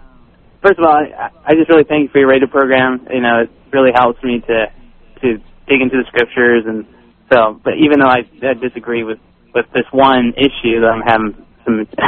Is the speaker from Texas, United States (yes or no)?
no; Sacramento, California, United States; No, I'm from Sacramento area.